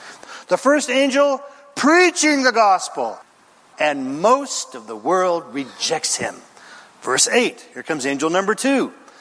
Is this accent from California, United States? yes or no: yes; Redding, California, United States; I said it before, I'm from Northern California, Redding, where a lot of things wild grow, if you know what I'm talking about.